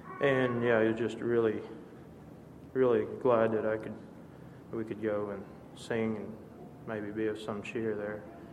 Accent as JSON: {"language": "English", "town": "Bradley", "region": "Arkansas", "country": "United States", "said": "from Bradley, Arkansas"}